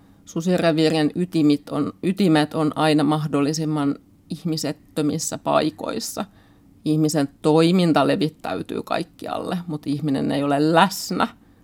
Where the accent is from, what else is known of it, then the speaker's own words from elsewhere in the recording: Southern Finland, Finland; also born or lived in Ostrobothnia; Olen syntynyt Pohjanmaalla. Ja vaikka muutimme sieltä Etelä-Suomen maaseudulle, kun olin pieni, niin vietimme paljon aikaa Pohjanmaalla maaseudulla yhä.